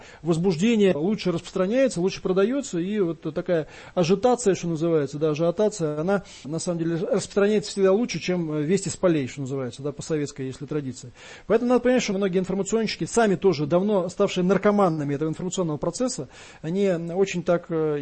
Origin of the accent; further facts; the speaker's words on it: Moscow, Russia; хотя я вот коренной москвич